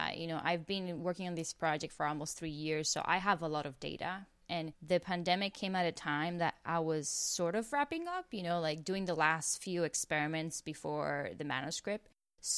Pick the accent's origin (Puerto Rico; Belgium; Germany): Puerto Rico; So I'm from Puerto Rico, and nobody in my family has ever left the island for pursuit of an education.